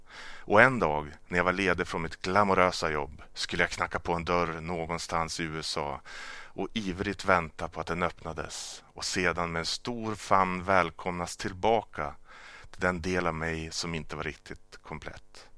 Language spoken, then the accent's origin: Swedish; Sundsvall, Västernorrland County, Sweden; born or raised there; also born or lived in New York, United States